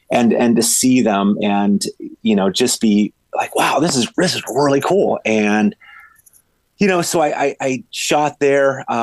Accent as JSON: {"language": "English", "town": "Farrell", "region": "Pennsylvania", "country": "United States", "said": "I'm just kid from Farrell, PA, and who just loves shooting his bow"}